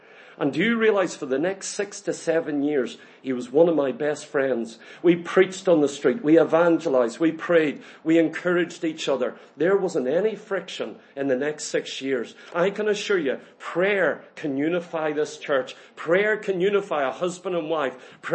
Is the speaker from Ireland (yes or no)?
yes; Ireland; I'm a squaddy from Ireland.